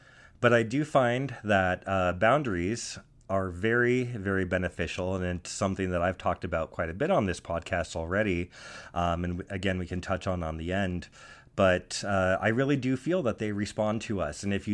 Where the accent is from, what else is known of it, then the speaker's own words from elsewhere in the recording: Cleveland, Ohio, United States; also born or lived in Washington; So I'm initially from Washington, but I grew up in the suburbs of Cleveland after I'd lived here for about 7 years. And then family moved out to the Midwest